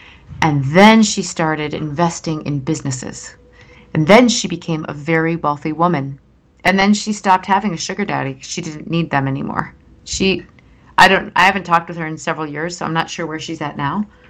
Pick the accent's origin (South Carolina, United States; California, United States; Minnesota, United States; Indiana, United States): Minnesota, United States; I'm from Minnesota, and a lot of my friends who are Minnesotans or now Wisconsinites or Midwesterners, it's not so much about wealth.